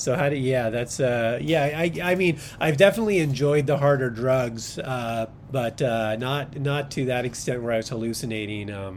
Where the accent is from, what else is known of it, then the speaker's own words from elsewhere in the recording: Los Angeles, California, United States; I grew up in South Central LA in the 80s, right? Like, it was poor, it was bad.